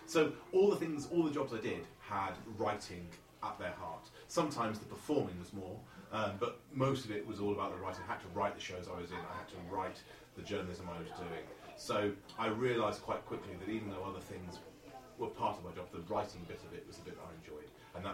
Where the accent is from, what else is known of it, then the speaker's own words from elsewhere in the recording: Solihull, West Midlands, United Kingdom; born there; I was born in Solihull, which is in the West Midlands, near Birmingham. But I don't have an accent, I don't think. Although maybe I do if I try. But my family are Irish, so I was one of the first to be born over here.